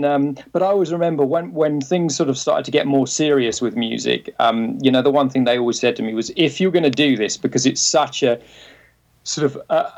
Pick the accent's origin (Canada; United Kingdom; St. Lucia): United Kingdom; London; now in United States; Originally from London, actually. And we've been sort of transplanted in the US now since 1996 when I first came out here with a band. And then we went back to London for 2 years